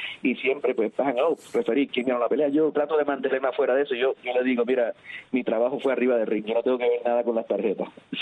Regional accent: Morovis, Puerto Rico; Un saludo a mi gente de Puerto Rico, en mi pueblito de Morovis, que los quiero mucho.

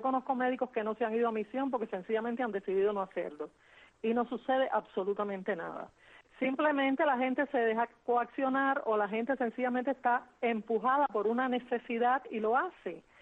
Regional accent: Cuba; como cubana que soy, que vivo aquí

